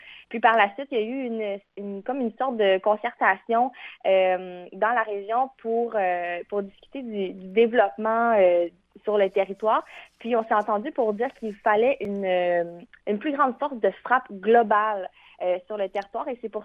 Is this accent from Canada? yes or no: yes; Quebec, Canada